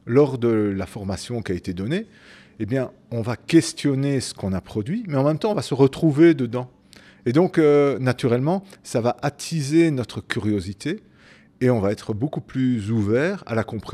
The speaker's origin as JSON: {"language": "French", "country": "Belgium", "said": "ça veut dire montagne, et je viens de Belgique."}